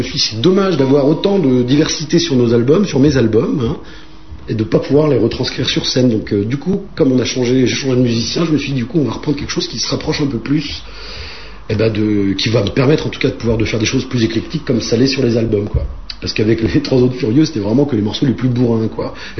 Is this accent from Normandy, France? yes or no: yes; Caen, Normandy, France; born there; now in Lorraine, France; je suis né en Normandie, à Caen, hein?